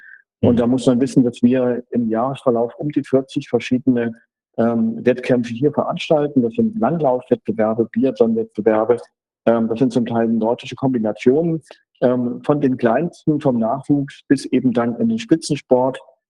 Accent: Hesse, Germany; now in Ruhpolding, Germany; ich komme aus Nordhessen

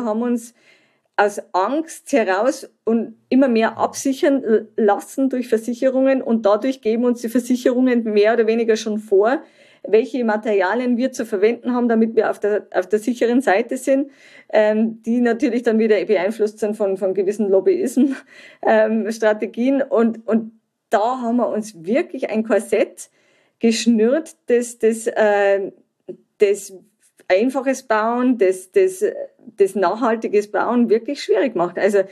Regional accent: Germany

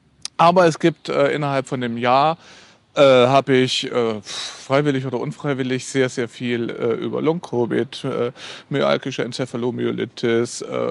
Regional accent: Ilmenau, Thuringia, Germany; Ich bin übrigens hier in Thüringen, ja. Meine alte Heimat Ilmenau, stehe auch vorm Hotel

